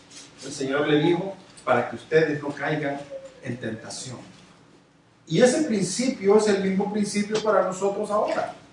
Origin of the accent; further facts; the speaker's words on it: San Salvador, El Salvador; Por ejemplo, en mi país, en San Salvador, usted llega a todas las casas y todas las casas están enrejadas.